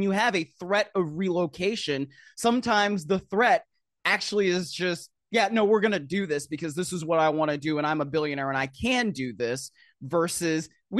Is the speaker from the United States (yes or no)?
yes; Cleveland, Ohio, United States; because I grew up in Cleveland and Baltimore took my team away from me.